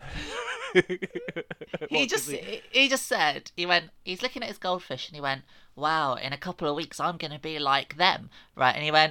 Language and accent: English; Catford, London, United Kingdom; I'm from Catford. What do you reckon about that?